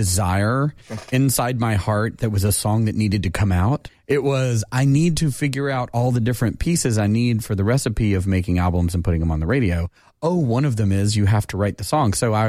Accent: Sevierville, Tennessee, United States; The truth of it is, for me, I grew up in East Tennessee. I grew up in the mountains in Sevierville.

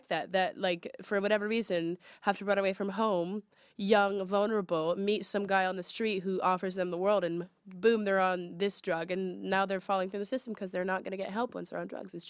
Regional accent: United States; I go to Manchester, I say I'm American, they're like, oh, that's nice.

